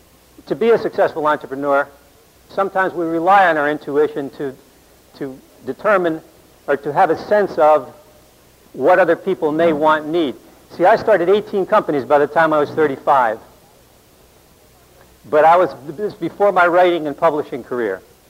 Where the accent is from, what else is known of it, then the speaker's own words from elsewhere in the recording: Bradley Beach, New Jersey, United States; born there; I was born in Bradley Beach, New Jersey. My father was a restaurateur, entrepreneur.